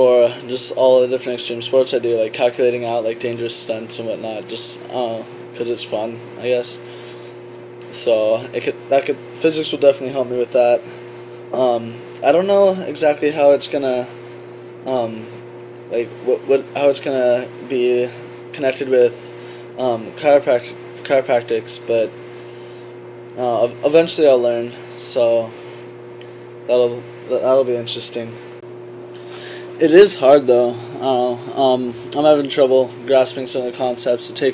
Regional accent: San Diego, California, United States; I'm from San Diego. I was born and raised here.

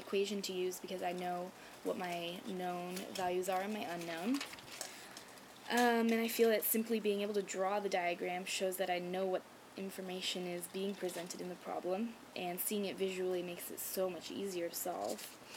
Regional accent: Granite Bay, California, United States; now in San Diego, United States; I am from Granite Bay, California, which is up near Sacramento, about half an hour outside of it. I lived there all my life, 18 years, until I moved down here to San Diego to go to school.

